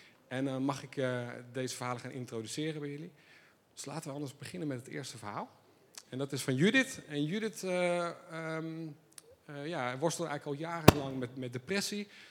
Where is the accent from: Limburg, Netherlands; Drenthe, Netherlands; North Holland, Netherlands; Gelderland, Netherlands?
North Holland, Netherlands; Haarlem; Ik kom dus zelf uit Haarlem